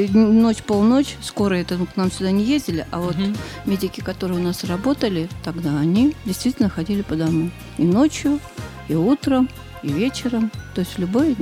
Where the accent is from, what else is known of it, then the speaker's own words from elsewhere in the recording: Susanino, Leningrad Oblast, Russia; И вообще я горжусь, что я родилась в Сусанино.